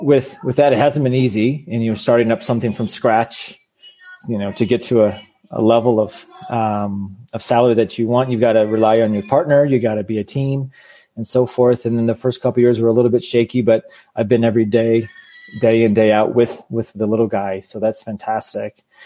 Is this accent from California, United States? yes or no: no; Michigan, United States; Growing up in Southeast Michigan, my dad worked at General Motors factory, and 6 days a week, 7 days a week, 12 hours a day.